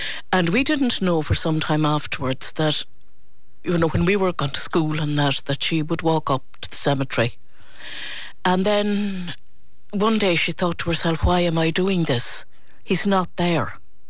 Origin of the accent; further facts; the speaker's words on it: Galway, Connacht, Ireland; now in Tralee, Ireland; And I'm from Galway.